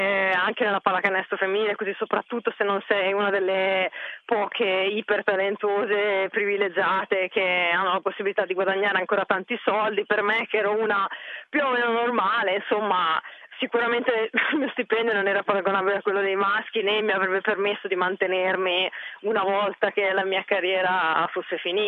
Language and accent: Italian; Cervia, Emilia-Romagna, Italy; la mia vita precedente nasce innanzitutto a Cervia, vicino a Milano Marittima